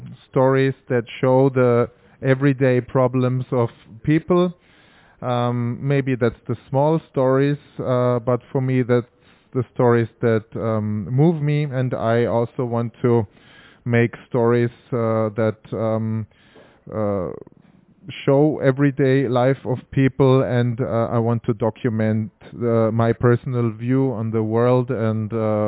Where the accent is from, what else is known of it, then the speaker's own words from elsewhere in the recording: Vienna, Austria; I'm from Vienna, Austria